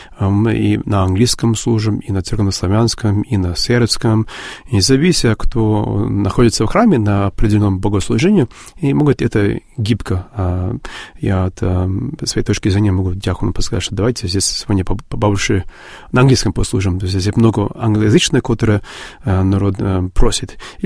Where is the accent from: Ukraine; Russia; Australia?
Australia; Geelong, Victoria; друг из моего родного города, Джилонга